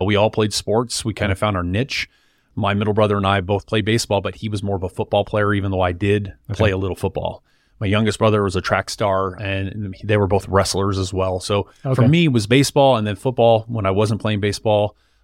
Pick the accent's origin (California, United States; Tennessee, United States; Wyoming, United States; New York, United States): California, United States; Well, I'm from Southern California, so I kind of grew up spoiled with that Orange County weather.